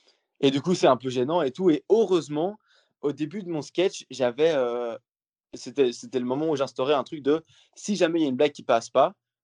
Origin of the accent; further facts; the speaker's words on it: Rochefort, Wallonia, Belgium; je Rochefort, et je dis « Ouais, je suis belge, en fait, tu vois. »